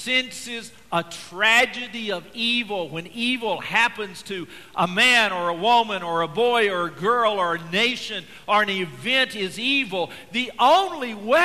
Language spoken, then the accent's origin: English; Georgia, United States; where we populated entire states like my home state, Georgia, with indentured servants